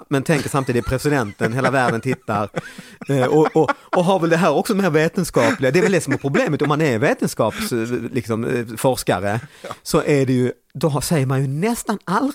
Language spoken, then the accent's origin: Swedish; Lund, Skåne, Sweden; Jag föddes och uppväxt i Lund.